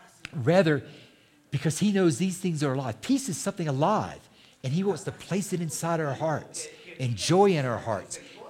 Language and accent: English; Taiwan; I was growing up in Taiwan, which was called Free China at that time.